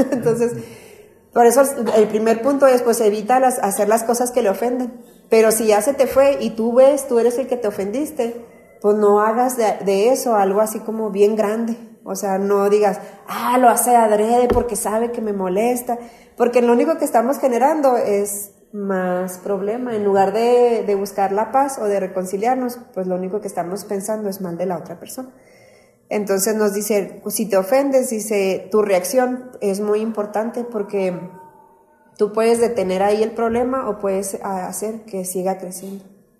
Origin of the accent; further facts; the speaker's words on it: Mexico; Como los mexicanos somos bien buenos para usar el sarcasmo.